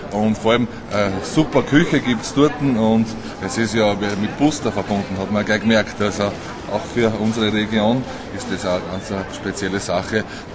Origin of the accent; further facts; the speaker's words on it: Aspang am Wechsel, Lower Austria, Austria; Ich komme aus Niederösterreich, aus Aspang am Wechsel. Das ist an der steirischen, burgenländischen Grenze.